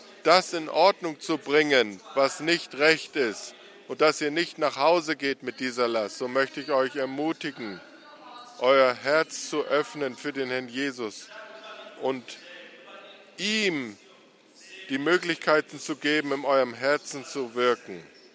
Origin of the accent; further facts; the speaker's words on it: KwaZulu-Natal, South Africa; Und ich bin hier auf der Mission Kwasi Sabantu aufgewachsen.